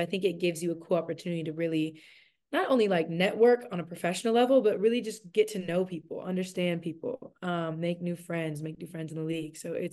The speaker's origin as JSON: {"language": "English", "town": "Santa Cruz", "region": "California", "country": "United States", "said": "But no, I'm from Santa Cruz, California. So I say I'm from the Bay, which I'm from the Monterey Bay, but I feel like that counts."}